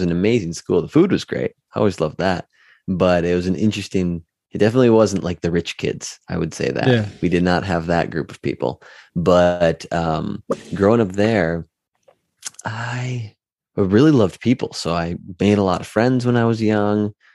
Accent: Wisconsin, United States; I grew up near Green Bay, Wisconsin, which isn't too far from where I currently live.

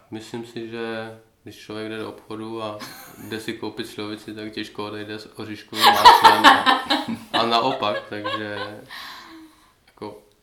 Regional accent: East Bohemia, Czechia; protože jsme taky z Čech, oba jsme z východních Čech.

